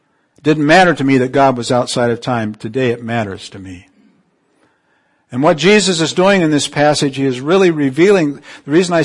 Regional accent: Canary Islands, Spain; I grew up in the Canary Islands eating figs because they grew there, and the climate was such.

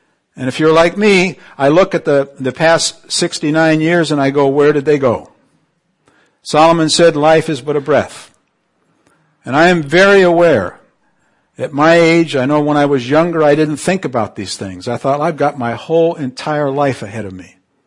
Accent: Canary Islands, Spain; I grew up in the Canary Islands eating figs because they grew there, and the climate was such.

